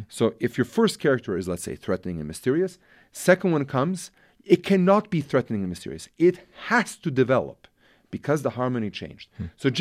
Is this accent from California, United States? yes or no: no; Seattle, Washington, United States; also born or lived in Belgrade, Serbia; I was born in Belgrade, at the time Yugoslavia. I immigrated to the States when I was a kid, started playing music in Seattle.